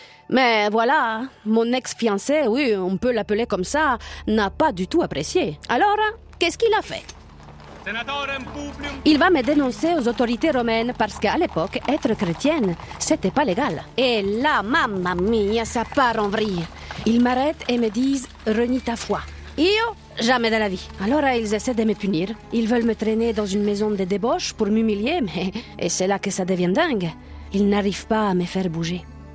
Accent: Syracuse, Sicily, Italy; French is a second language; Et chez moi, en Sicile, ma fête est super vivante. À Syracuse, Il y a des processions incroyables

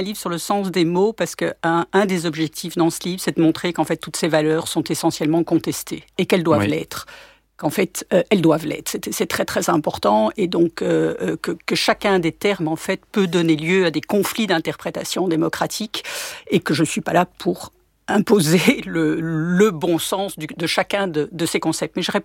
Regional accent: Belgium; Alors, c'est vrai que moi, je suis belge, hein

